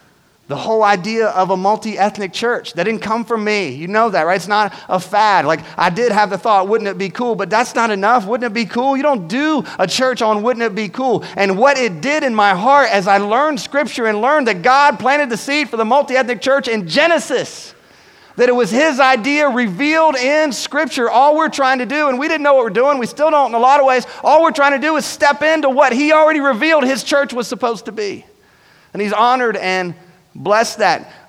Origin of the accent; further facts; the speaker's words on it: Winston-Salem, North Carolina, United States; We don't know Raleigh. We grew up in Winston, but we don't know Raleigh.